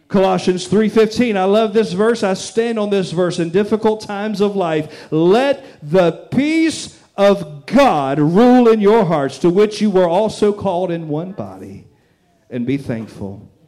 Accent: Red Oak, United States; I grew up out in the woods. I grew up in Red Oak.

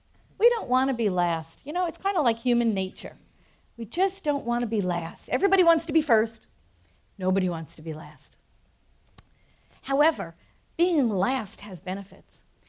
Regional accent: New York, United States; It's kind of like that hangover of being born and raised in New York.

